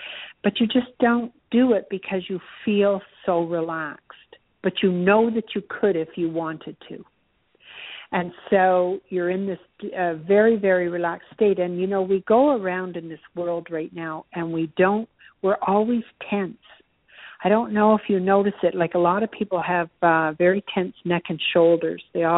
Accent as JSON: {"language": "English", "country": "Canada", "said": "And the .ca is for Canada, because I'm from Canada."}